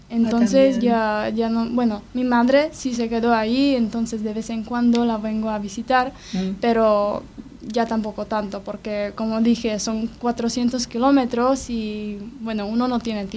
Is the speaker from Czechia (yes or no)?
yes; Opava, Moravian-Silesian Region, Czechia; Spanish is a second language; moved away as an adult; Originalmente soy de Opava, que es una ciudad en Silesia, y bueno, vivía ahí durante como 20 años.